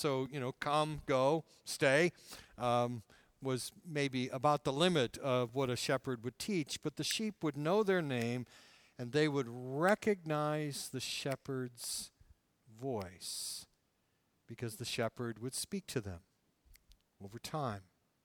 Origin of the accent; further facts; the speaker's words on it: Detroit, Michigan, United States; When I was growing up, I grew up in Downriver, Detroit. And was and still am a Detroit Tiger baseball fan.